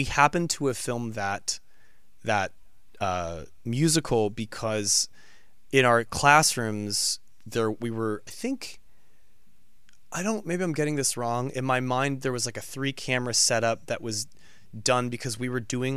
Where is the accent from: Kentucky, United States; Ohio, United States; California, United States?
California, United States; I'm from Northern California. I was always going to go to New York and play music and do theater.